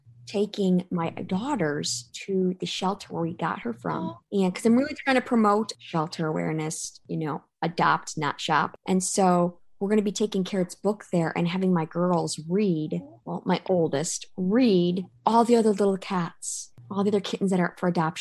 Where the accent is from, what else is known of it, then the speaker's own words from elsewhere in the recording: Illinois, United States; I started in my home state of Illinois, my mission to get it passed in all 50 states.